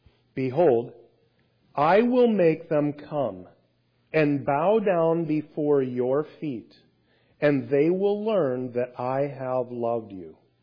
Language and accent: English; Iowa, United States; I grew up in Iowa, and we had a tri-level house, which means it's two-story, but then there's another story here.